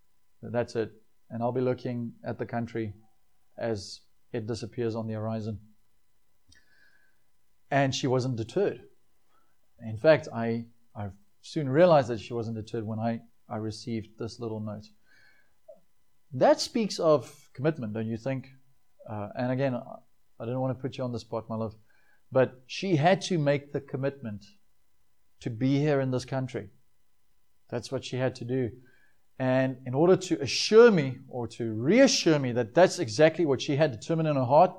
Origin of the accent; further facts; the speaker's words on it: South Africa; I'm South African, right? Even though my accent doesn't always agree to that. I'm coming up in a no man's land with my accent.